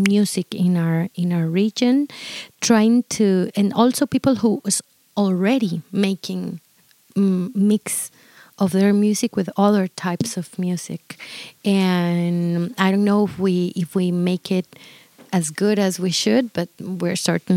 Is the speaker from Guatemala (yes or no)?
yes; Guatemala City, Guatemala Department, Guatemala; born there; English is a second language; I wasn't born in New York in the 70s, 90s, or 80s, you know. I was born in Guatemala City this time right now.